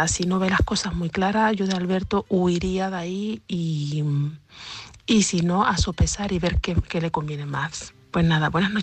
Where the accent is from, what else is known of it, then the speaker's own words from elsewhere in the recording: Seville, Andalusia, Spain; de Sevilla.